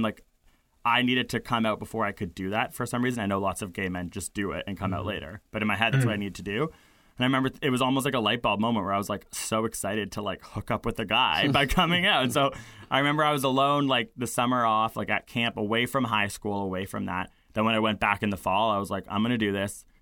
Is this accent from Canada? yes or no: yes; Toronto, Ontario, Canada; I grew up in a major city. I grew up in Toronto.